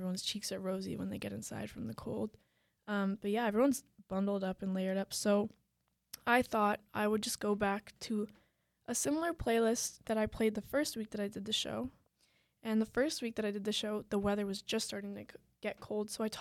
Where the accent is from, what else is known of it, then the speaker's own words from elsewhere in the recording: Toronto, Ontario, Canada; now in Waterloo, Canada; I'm from Toronto. That's where I'm born and raised, grew up there.